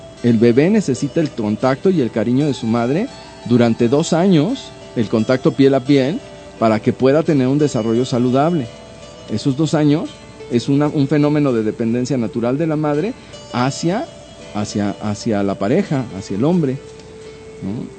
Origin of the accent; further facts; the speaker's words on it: Mexico; quisiéramos nosotros como mexicanos llegar